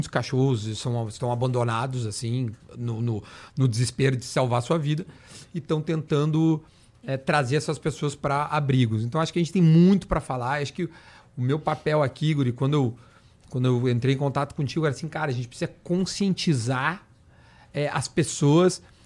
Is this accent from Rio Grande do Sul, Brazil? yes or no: yes; Porto Alegre, Rio Grande do Sul, Brazil; a gente que é do Sul, que é de Porto Alegre, eu moro em Porto Alegre e venho a São Paulo com muita frequência, porque a minha esposa mora aqui